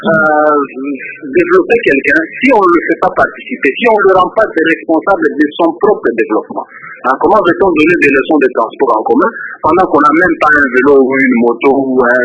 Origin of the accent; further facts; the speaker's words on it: DR Congo; depuis que je suis Congolais, c'est aujourd'hui que je me sens vraiment fier d'être Congolais.